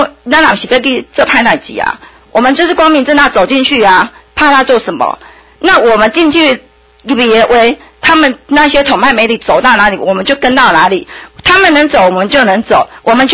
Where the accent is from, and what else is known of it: Taiwan